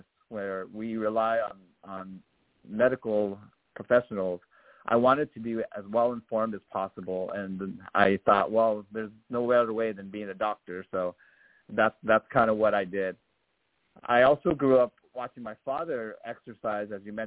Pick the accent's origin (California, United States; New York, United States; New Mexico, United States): New Mexico, United States; Santa Fe; born there; Yeah, I was born in Santa Fe, New Mexico as an only child. My father was in the military.